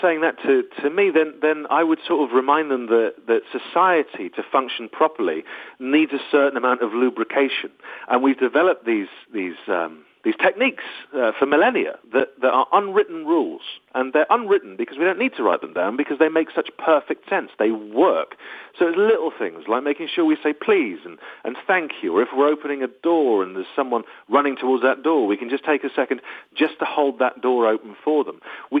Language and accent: English; United Kingdom; I am very British.